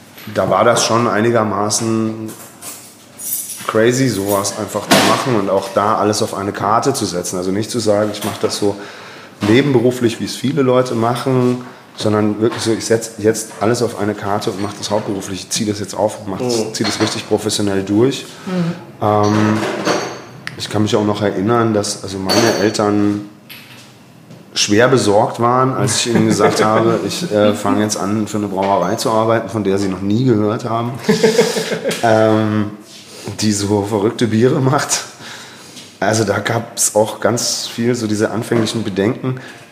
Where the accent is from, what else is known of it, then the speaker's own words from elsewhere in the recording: Augsburg, Bavaria, Germany; Ich bin ursprünglich aus Augsburg.